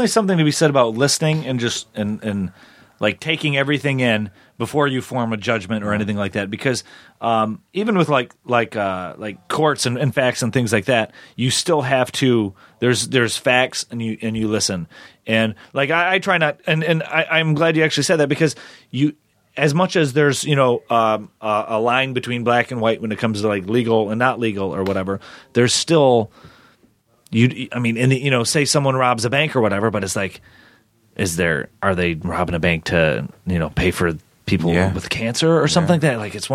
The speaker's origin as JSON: {"language": "English", "country": "United States", "tie": "born or raised there", "said": "As someone who's been born and raised in the United States you know, somewhat middle class, you know, I didn't have a horrible life growing up."}